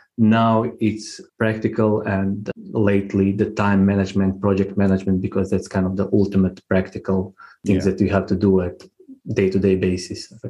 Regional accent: Croatia; English is a second language; also born or lived in Australia; spent most of my life here, except a small part of my life when I lived in Australia. So I grew up in Croatia during the war.

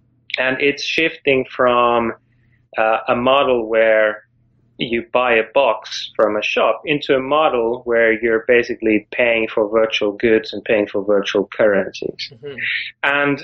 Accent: Finland; Well, I'm from Finland originally

